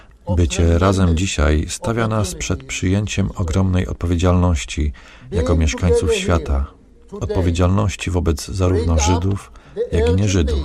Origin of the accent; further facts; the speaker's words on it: Czechia; Pochodzę z Czech i czuję się winna